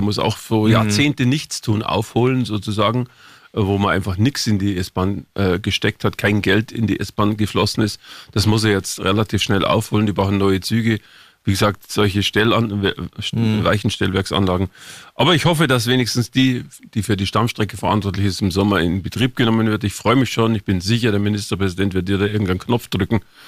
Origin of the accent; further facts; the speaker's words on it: Munich, Bavaria, Germany; Also als Münchner und kann ich jetzt nicht nur Juhu schreien.